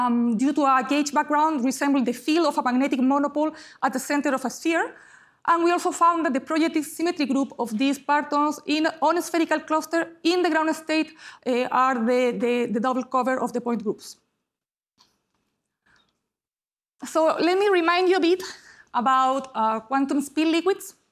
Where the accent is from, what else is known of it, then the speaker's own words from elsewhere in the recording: Chile; English is a second language; I am from Chile originally, and then I've been there for 6 years, where I am an associate professor.